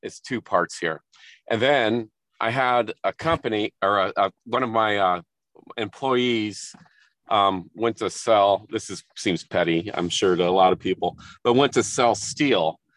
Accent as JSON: {"language": "English", "region": "Ohio", "country": "United States", "said": "I'm from Northwest Ohio. I have a highway construction company."}